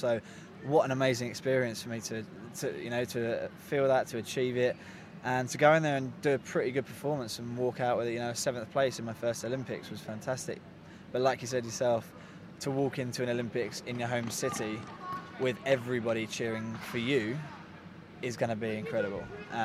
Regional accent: London, United Kingdom; now in Sheffield, United Kingdom; I'm from London originally. I've been in Sheffield now for 7 years

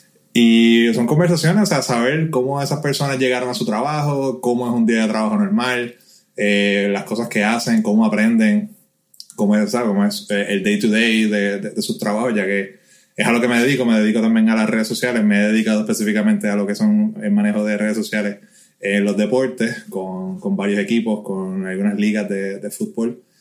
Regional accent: Ponce, Puerto Rico; now in San Juan, Puerto Rico; soy original de Ponce, Puerto Rico, ahora viviendo en San Juan, Puerto Rico.

